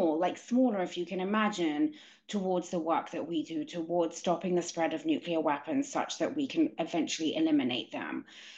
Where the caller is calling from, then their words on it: Washington, District of Columbia, United States; I'm the director of programs at Plowshares, and I'm calling in from Washington, D.C.